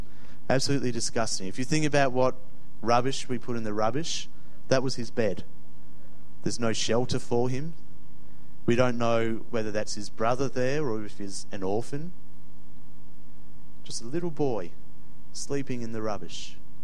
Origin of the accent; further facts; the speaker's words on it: Perth, Western Australia, Australia; also born or lived in Bangladesh / Barbados; when I was growing up in Perth, we had just come back from spending about 6.5 years overseas, living in Bangladesh and Barbados.